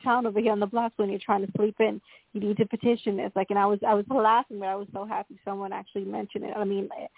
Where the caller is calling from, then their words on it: New York, United States; I'm calling from Long Island, New York